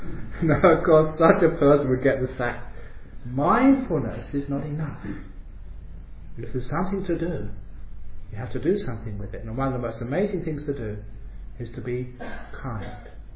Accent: London, United Kingdom; born there; because I was born in London.

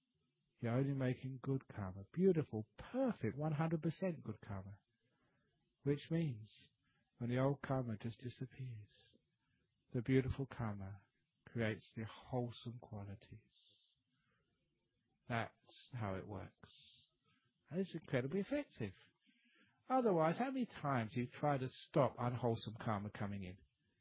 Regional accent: England, United Kingdom; So as an English monk, I had as much tea as I ever wanted.

